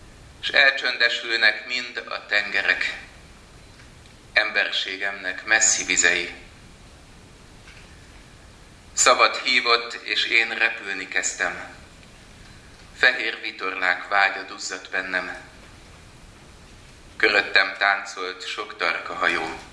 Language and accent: Hungarian; Hungary; nagyon sokan, akik kis Magyarországról jövünk, mindig ugyanezt éljük át